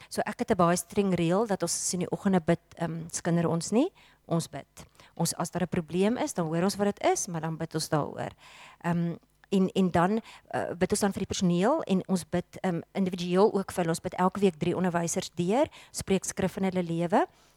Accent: Pretoria, Gauteng, South Africa; Ons kom van Pretoria af en ons kinders was in 'n Christenskool.

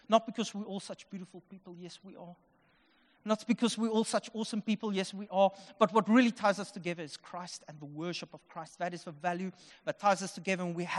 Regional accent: Upington, Northern Cape, South Africa; I'm from Upington.

